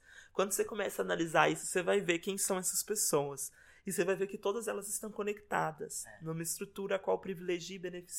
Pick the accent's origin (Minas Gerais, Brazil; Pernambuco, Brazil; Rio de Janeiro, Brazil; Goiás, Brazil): Minas Gerais, Brazil; Belo Horizonte; viveu em Belo Horizonte, Minas Gerais, que é de onde eu venho, assim.